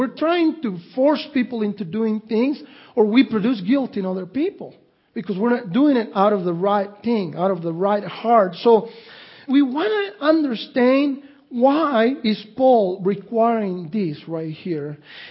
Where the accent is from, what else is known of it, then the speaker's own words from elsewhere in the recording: Mexico; I didn't grow up celebrating Thanksgiving, growing up in Mexico.